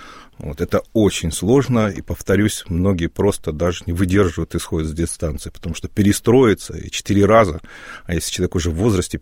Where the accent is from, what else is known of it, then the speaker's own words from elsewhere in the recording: Luhansk, Luhansk Oblast, Ukraine; Вы знаете, я родился в Луганске, всю жизнь прожил в Луганске, никуда не выезжаю, уже четвертое гражданство получил.